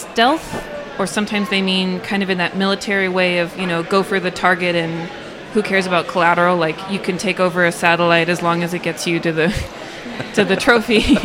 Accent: California, United States; like I grew up in the Bay Area, but I just know HTML from like LiveJournal.

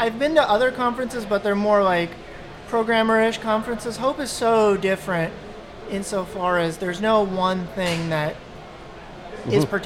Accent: New York City, New York, United States; I grew up in the New York City area. I grew up in Brooklyn and then Staten Island.

